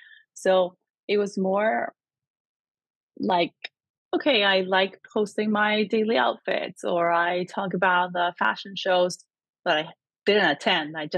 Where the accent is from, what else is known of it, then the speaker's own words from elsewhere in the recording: Buenos Aires Province, Argentina; English is a second language; moved away as an adult; now in New York, United States; Where I was born in Argentina, and I grew up most of my life over there, close to Buenos Aires, which is the capital of Argentina. And in 2016, I moved to New York.